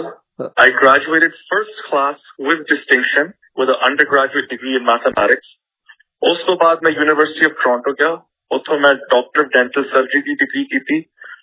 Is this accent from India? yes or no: no; Canada; ਮੈਂ ਇੱਥੇ ਪੈਦਾ ਹੋਇਆ ਸੀ ਕੈਨੇਡਾ ਵਿੱਚ, ਮੈਂ ਇੱਥੇ ਹੀ ਪੜ੍ਹਾਈ ਕੀਤੀ ਹੈ, ਇੱਥੇ ਮੈਂ ਆਪਣਾ ਬਿਜ਼ਨਸ ਸ਼ੁਰੂ ਕੀਤਾ, ਇੱਥੇ ਮੇਰੀ ਫੈਮਿਲੀ ਹੈਗੀ ਹੈ, ਮਾਈ hole life, my hole ecosystem is in Canada.